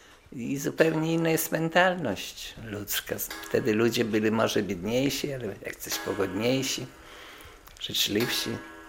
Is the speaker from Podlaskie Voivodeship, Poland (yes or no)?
yes; Białystok, Podlaskie Voivodeship, Poland; Moje rodzinne miasto, a zły to ptak, który własne gniazdo kala. No przede wszystkim już to nie ten Białystok, inna atmosfera, inny wygląd.